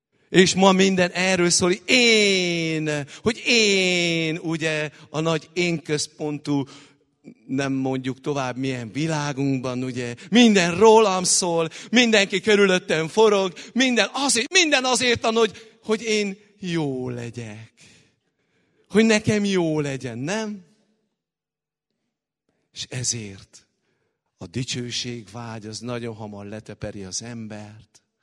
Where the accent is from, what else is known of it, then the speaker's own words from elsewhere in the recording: Székely Land, Romania; mint székely ember szeretek beszélni